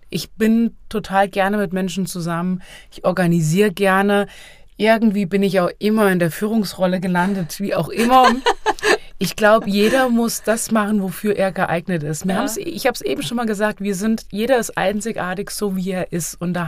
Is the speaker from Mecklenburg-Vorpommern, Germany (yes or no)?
no; Hesse, Germany; das Kegelspiel, was ja meine Heimat ist.